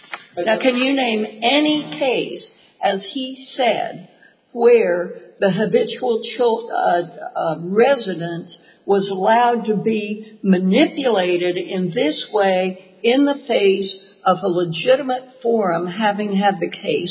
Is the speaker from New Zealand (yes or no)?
no; Texas, United States; As a Texan, I am deeply offended by the strategy and tactics that Ms. Moreau used